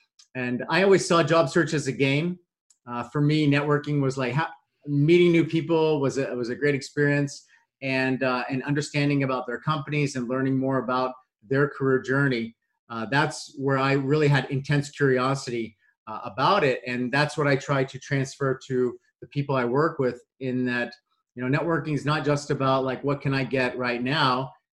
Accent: Dallas, Texas, United States; I moved back to my hometown of Dallas

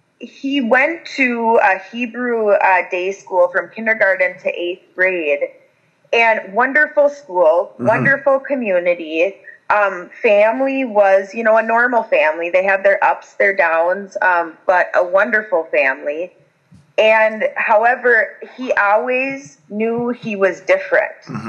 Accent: Minnesota, United States; But growing up in Minnesota, it's really weird because we see two different sides of it.

